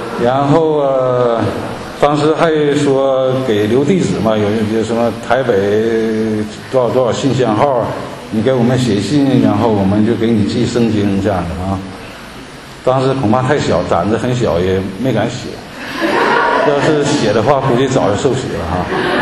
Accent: Northeast China, China; 另外一个原因就是我是来自东北，这个平卷舌不分

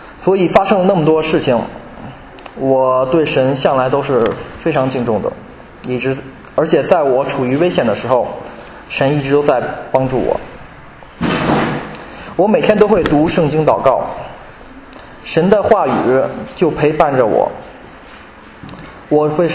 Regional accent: Beijing, China; born there; 1989年的金秋，我出生于中国北京。

